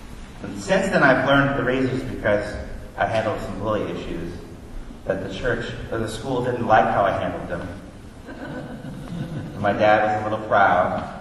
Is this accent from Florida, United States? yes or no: yes; Orlando, Florida, United States; So I grew up in Orlando. This will be my last point. I grew up in Orlando.